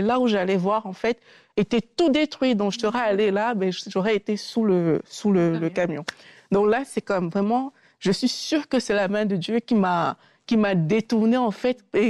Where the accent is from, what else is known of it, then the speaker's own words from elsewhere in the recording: Cameroon; Je vous raconte souvent cette histoire où j'étais chez moi au Cameroun.